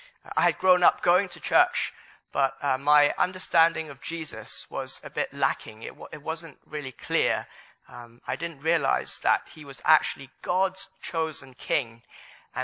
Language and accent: English; Hong Kong; also born or lived in Leeds, United Kingdom; So I was born in this country, actually. I was born in Leeds, in Yorkshire, my mum went to university there, and my aunt used to work there. So, yeah, we do have some links with Yorkshire. So I was born there, which is brilliant. After I was born, my parents took me back to Hong Kong, so that I grew up in Hong Kong.